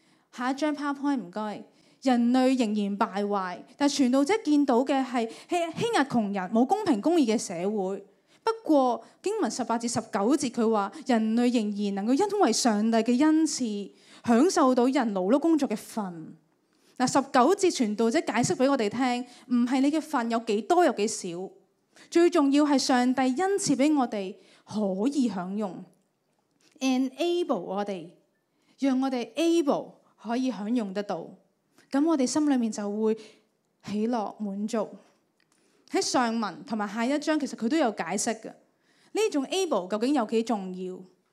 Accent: Hong Kong; 我们香港人可能想的是要储多少钱才可以退休得好一点

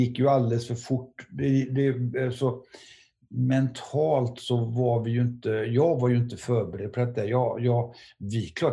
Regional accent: Gothenburg, Västra Götaland County, Sweden; Hon ser också att jag är svensk. Och så kommer hon fram efter ett stund så säger hon så här. Du är från Sverige, va? Ja, jag är mänsan. Från Göteborg, va? Ja, jag är mänsan, ja.

